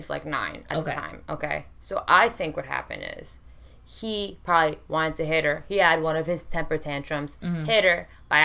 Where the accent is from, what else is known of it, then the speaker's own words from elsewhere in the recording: Baton Rouge, Louisiana, United States; I grew up in Baton Rouge.